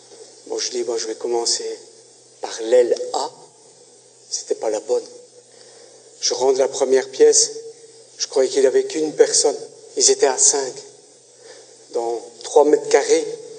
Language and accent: French; Italy; now in Belgium; je suis italien. Il faut que le ministère belge fasse une recherche en tant que citoyen italien, mais qui vit ici en Belgique